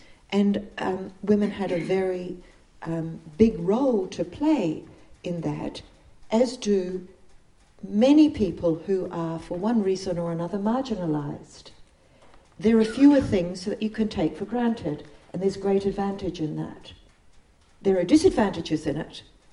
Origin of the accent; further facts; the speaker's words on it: New Zealand; part of it came from the fact that I grew up in New Zealand at a time when social justice was very much centre.